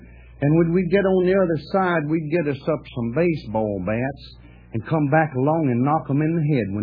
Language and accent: English; Texas, United States